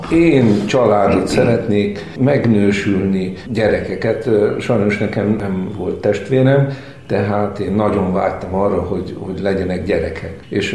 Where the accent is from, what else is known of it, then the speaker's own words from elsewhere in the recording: Csongrád, Csongrád-Csanád, Hungary; amikor gyerek voltam, akkor jártam minisztrálni Csongrádon, én ott születtem.